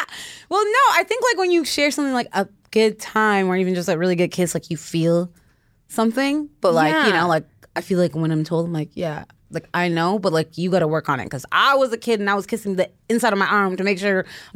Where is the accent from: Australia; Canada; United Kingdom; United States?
Canada; Like, I'm Canadian, so.